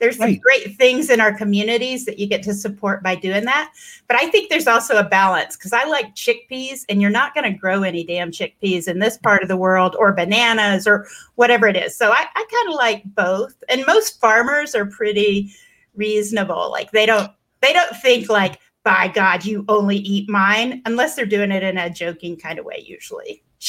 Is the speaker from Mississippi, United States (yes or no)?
no; Memphis, Tennessee, United States; So I'm from Memphis.